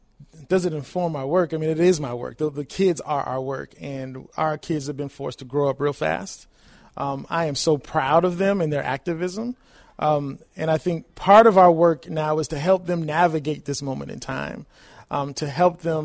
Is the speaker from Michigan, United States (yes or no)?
yes; Detroit, Michigan, United States; also born or lived in New Mexico / England / South Carolina; My father joined the military in the early 70s, so I'm a military brat. So I claim Detroit, but I was born in New Mexico. I lived in England for close to 10 years, and then we ended up in South Carolina in the mid-80s.